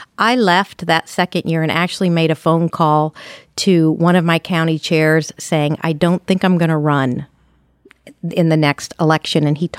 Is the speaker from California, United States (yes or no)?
no; Indiana, United States; Yes, we're all German Catholics down there, located, you know, with a monastery in my hometown and a seminary, St. Meinrad, just down the road